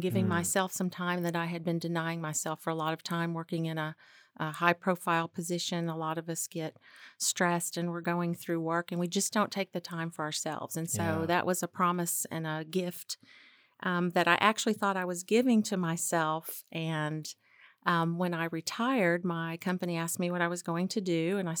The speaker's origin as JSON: {"language": "English", "region": "Arkansas", "country": "United States", "tie": "born or raised there", "said": "I grew up in Arkansas. So one of the reasons I'm here at Skytera, it reminds me a lot of home."}